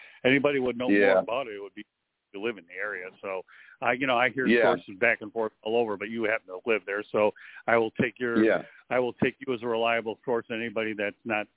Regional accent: Detroit, Michigan, United States; As for my hometown Detroit Tigers

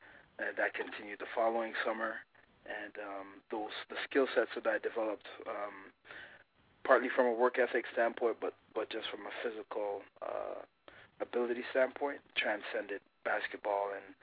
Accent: Canada; also born or lived in Montego Bay, Jamaica; I was born in Montego Bay, Jamaica, emigrated to Canada at an early age. From there, I went to high school in Canada

